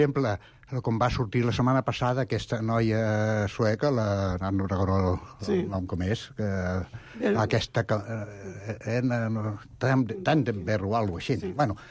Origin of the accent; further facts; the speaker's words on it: Barcelona, Catalonia, Spain; born there; jo vaig néixer a l'Eixample